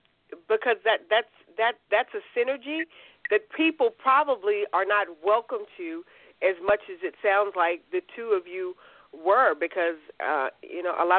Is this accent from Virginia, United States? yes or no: yes; West Point, Virginia, United States; in the small town that I was raised in West Point, Virginia, which is just a few minute drive from Petersburg, I was also, up until the sixth grade, the only African-American in my classes.